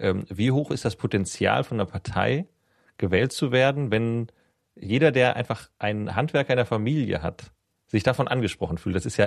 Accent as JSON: {"language": "German", "region": "North Rhine-Westphalia", "country": "Germany", "said": "ich komme ja aus dem Ruhrpott"}